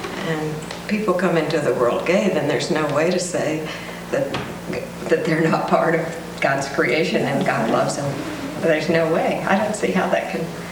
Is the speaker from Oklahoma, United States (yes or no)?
no; Kansas, United States; My mom is a major Lutheran in my hometown in Kansas